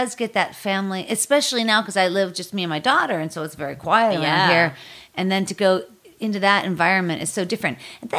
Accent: Pittsburgh, Pennsylvania, United States; Pittsburgh, Pennsylvania.

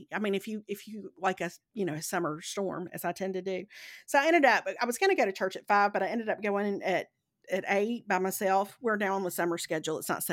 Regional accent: Meridian, Mississippi, United States; a guy from my hometown from Meridian in Mississippi

